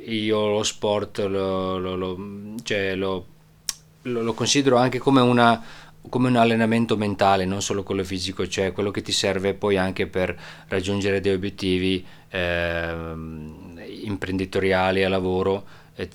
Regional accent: Sanski Most, Federation of Bosnia and Herzegovina, Bosnia & Herzegovina; Italian is a second language; moved away; è partito un convoglio da Sanski Most, cioè del mio paese, e di circa un 300 persone, siamo usciti dai pullman, camion, macchine, su un passo Monte Vlašić, e poi siamo scesi a piedi verso Travnik

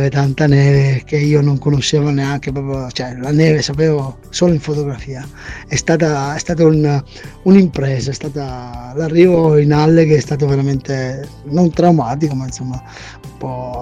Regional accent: Reggio Calabria, Calabria, Italy; moved away as an adult; io sono nato a Reggio Calabria, nel lontano ormai 1968, un anno che conosciamo tutti, l'anno dei ribelli, e come tale sono cresciuto i primi 20 anni e poi mi sono trasferito al nord

